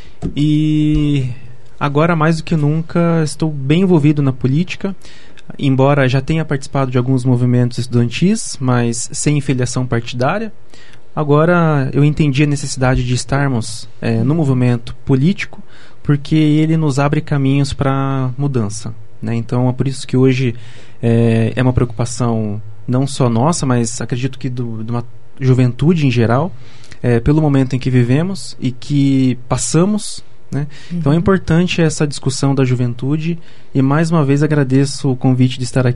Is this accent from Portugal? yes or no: no; Curitiba, Paraná, Brazil; Eu sou de Curitiba, né? Minha família inteira é daqui. Eu moro atualmente no bairro do Portão, mas já morei no Fazendinha, já morei no Campo Comprido, já morei no Jardim Gabineto.